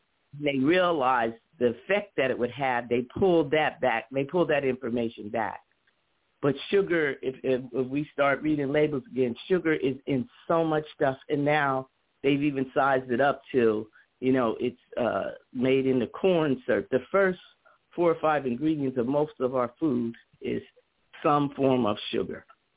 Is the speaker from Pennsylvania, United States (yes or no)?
yes; Pennsylvania, United States; But and that's growing up in Pennsylvania.